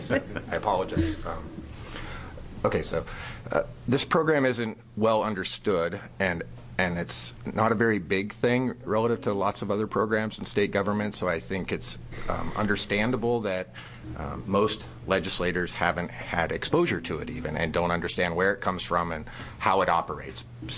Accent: Hillsboro, Oregon, United States; I'm an attorney from Hillsborough, Oregon.

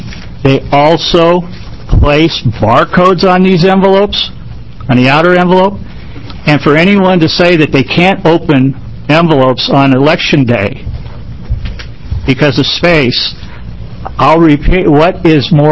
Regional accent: Hillsboro, Kansas, United States; you have copies of my testimony, I trust. I'm from Hillsboro.

